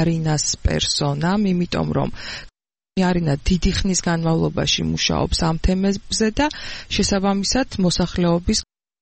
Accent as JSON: {"language": "Georgian", "town": "Tskhinvali", "region": "Shida Kartli", "country": "Georgia", "tie": "born there", "said": "მე თვითონ დაბადებული ვარ ცხინვალში"}